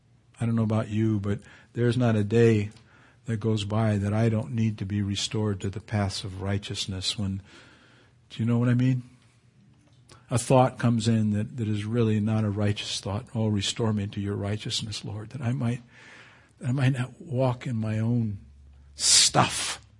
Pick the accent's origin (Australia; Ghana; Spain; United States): Spain; Canary Islands; I remember as a boy growing up in the Canary Islands